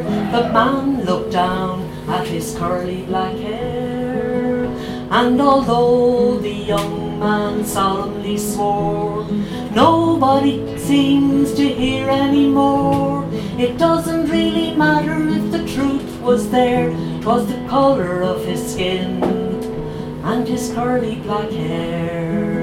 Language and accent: English; Milltown Malbay, Munster, Ireland; I'm here from West Clare. I came from West Clare, Milltown Malaby. I live in Milltown Malaby.